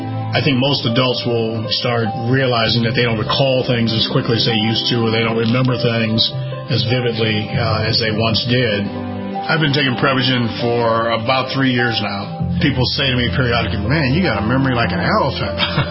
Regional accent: Cleveland, Ohio, United States; I'm 68 years old. I grew up in Cleveland, Ohio, majored in business administration.

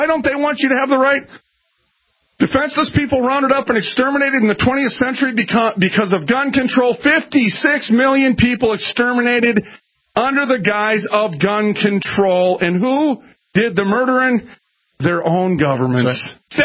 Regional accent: Minneapolis, Minnesota, United States; I grew up in North Minneapolis, friends. And you would know it as the hood.

